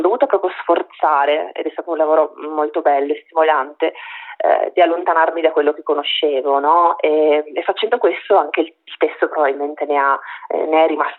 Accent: Trieste, Friuli-Venezia Giulia, Italy; also born or lived in Rome; Essendo poi nata e cresciuta a Trieste, soltanto quando me ne sono andata, perché ho vissuto 10 anni a Roma

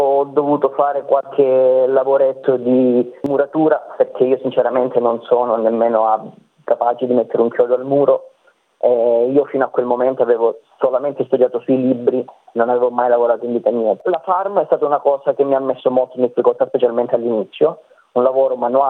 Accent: Calabria, Italy; Però il ricordo più bello che io porterò con me per sempre è che io sono calabrese e la comunità calabrese è molto molto ampia in Australia.

